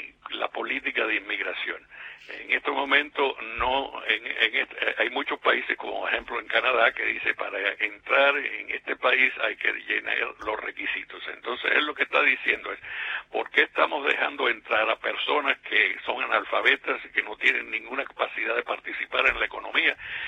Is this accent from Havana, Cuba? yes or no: yes; Havana, Cuba; born there; moved away as an adult; Yo nací en La Habana, Cuba. Yo llegué a este país, hablando de inmigrantes, yo llegué a este país cuando tenía 20 años. Tengo 75 ahora. Entonces soy un cubano agringado. Yo llegué acá con $10 en el bolsillo, no hablaba inglés.